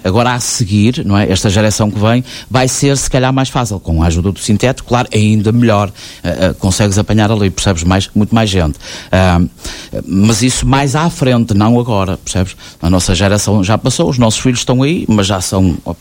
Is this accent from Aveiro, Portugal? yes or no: yes; Mozelos, Aveiro, Portugal; Foi onde eu nasci, onde nasceu. Eu sou de Mozelos, sou natural de Mozelos. Trabalho em Mozelos, portanto a minha vida é toda feita em Mozelos.